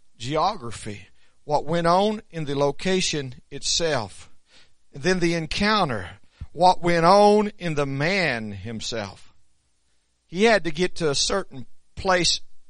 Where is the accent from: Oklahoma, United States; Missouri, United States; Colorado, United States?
Oklahoma, United States; Tecumseh; I'm from Tecumseh or Tecumseh, however you want to say it. I am not from Pink.